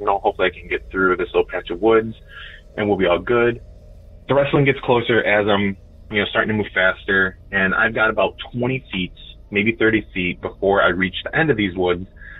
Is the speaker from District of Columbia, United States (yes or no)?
no; Illinois, United States; I am from Chicagoland, northwest suburbs of Illinois.